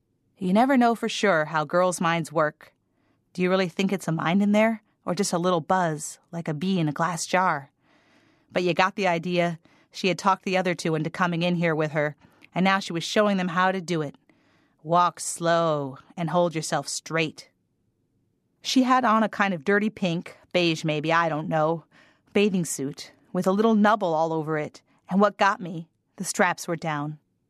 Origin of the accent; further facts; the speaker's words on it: Hawaii, United States; my sister and I grew up in Hawaii.